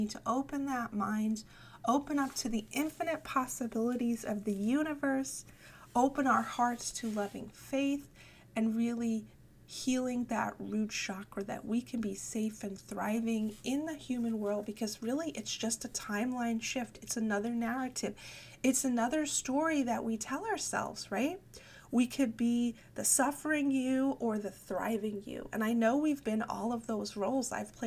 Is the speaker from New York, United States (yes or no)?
yes; New York, United States; I know I can't go back to my original home that I grew up with in New York